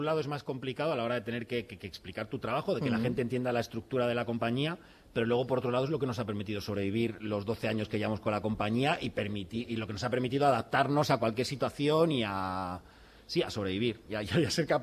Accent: Coslada, Community of Madrid, Spain; Yo soy de Coslada, me he criado en Coslada.

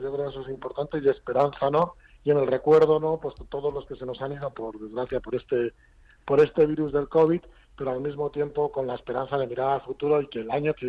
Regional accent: Madrid, Community of Madrid, Spain; soy madrileña también.

